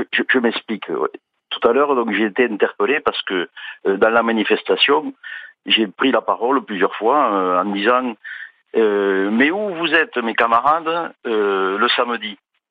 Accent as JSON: {"language": "French", "town": "Toulouse", "region": "Occitanie", "country": "France", "said": "Oui, donc moi je suis toulousain, j'étais à la manif tout à l'heure."}